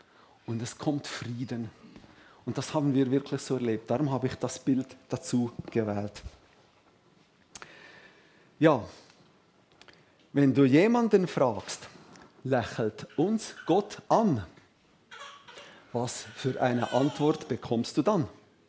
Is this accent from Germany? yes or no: no; Graubünden, Switzerland; Also ich bin kein Walliser, ich bin ein Bündner.